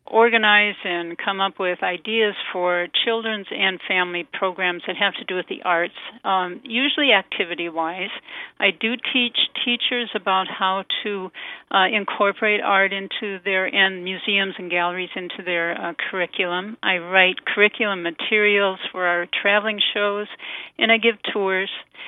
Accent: White Bear Lake, Minnesota, United States; also born or lived in Portland / Italy; Well, actually, I grew up in Minnesota, White Bear Lake, Minnesota. And after that, I attended the university there for a while in Minneapolis and moved to the West Coast, the East Coast, finished my schooling in Portland, Oregon, went to Italy to do some schooling.

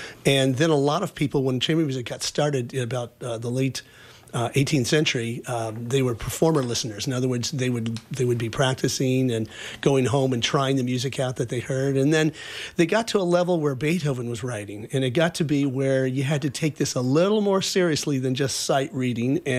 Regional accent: Georgia, United States; but we're from all different parts. Nancy's from Wisconsin. I'm from Georgia.

